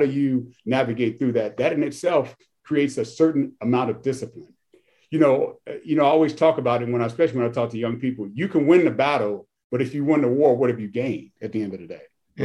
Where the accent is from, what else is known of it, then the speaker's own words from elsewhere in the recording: Chicago, Illinois, United States; moved away; We grew up in Chicago. My view was an alley. I didn't see grass until I moved to Florida, grass and water.